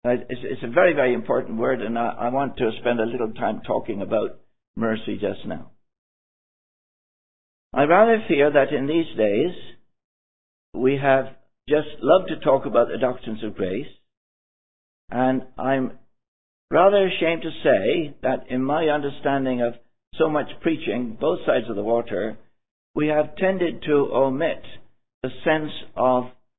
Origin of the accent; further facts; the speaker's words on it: South West England, United Kingdom; accent: West Country; By the way, I have a West Country R. A lot of folk in England and in the UK will not have that R.